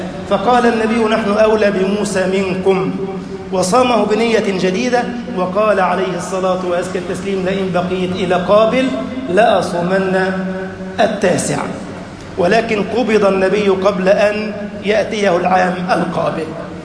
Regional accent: Egypt

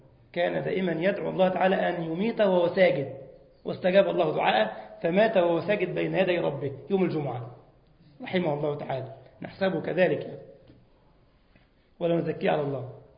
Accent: Egypt; now in Germany; وانا جاي من مصر

